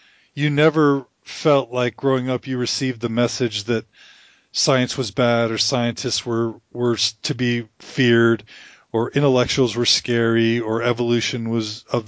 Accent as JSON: {"language": "English", "region": "Texas", "country": "United States", "tie": "born or raised there", "said": "I grew up in Texas in the 80s"}